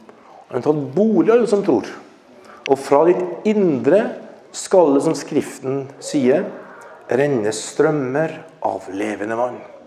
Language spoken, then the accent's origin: Norwegian; Trøndelag, Norway; accent: Trøndersk; For at jeg snakker trøndersk? Nei.